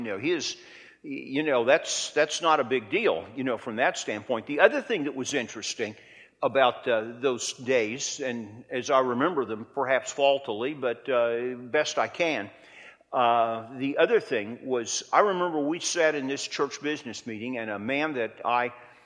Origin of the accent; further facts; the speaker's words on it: Indiana, United States; at least as a young boy growing up in Central Indiana, because I remember the old First Baptist Church in Plainfield